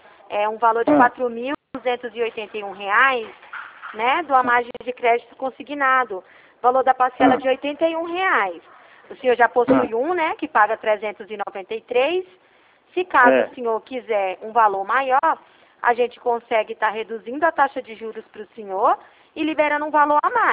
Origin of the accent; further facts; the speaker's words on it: Ribeirão Preto, São Paulo, Brazil; Eu sou de Ribeirão Preto.